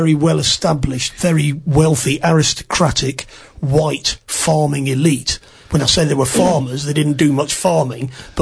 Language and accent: English; England, United Kingdom; As a Brit and a patriotic English person